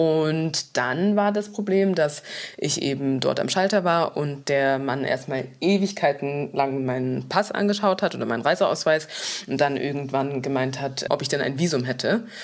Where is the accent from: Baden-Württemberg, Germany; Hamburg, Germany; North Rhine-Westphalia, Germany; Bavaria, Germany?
Bavaria, Germany; Munich; weil ich komme aus München und nicht aus Düsseldorf.